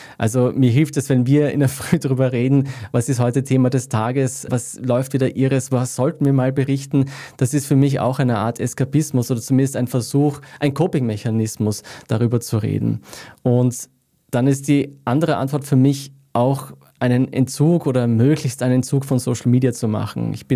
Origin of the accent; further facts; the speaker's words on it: Austria; auch als Österreicher mir zu überlegen, was kann ich denn dagegen tun?